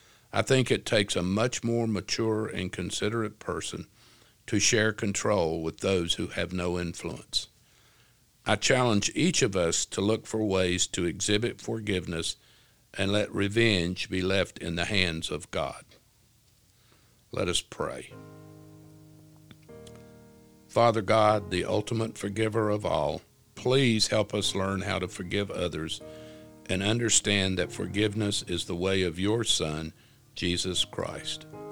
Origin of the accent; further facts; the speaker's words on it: Appalachia, United States; As a young man growing up in Appalachia, my grandparents had very clear ideas on how dreams were to be regarded.